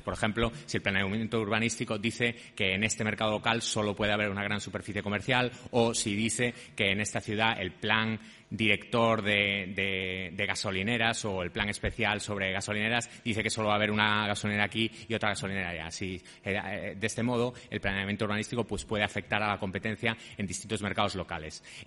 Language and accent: Spanish; A Coruña, Galicia, Spain; como soy de La Coruña, pues también es una oportunidad para venir a mi casa al venir a Santiago.